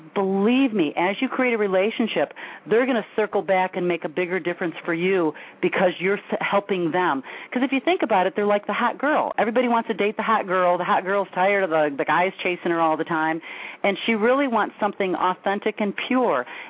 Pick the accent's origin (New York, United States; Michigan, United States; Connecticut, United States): Michigan, United States; Detroit; Well, hey, I'm in Motor City. I'm from Detroit. I'm in Detroit.